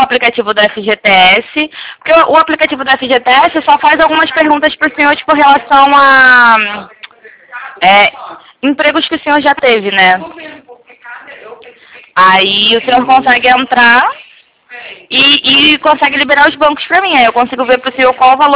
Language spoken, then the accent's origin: Portuguese; Duque de Caxias, Rio de Janeiro, Brazil; sou de Caxias.